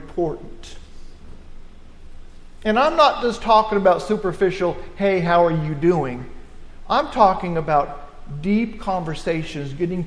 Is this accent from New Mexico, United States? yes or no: yes; New Mexico, United States; born there; That's how I got to New Mexico. That's how I was born in New Mexico.